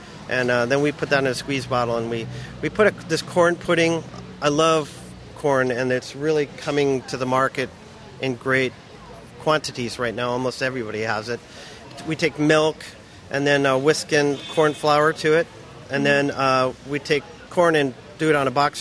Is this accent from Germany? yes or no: no; Midwest, United States; I grew up in the Midwest, so I've been making a corn pudding